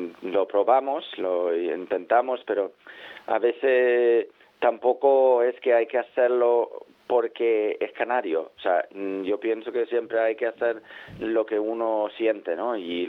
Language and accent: Spanish; Denmark; Spanish is a second language; yo, como buen danés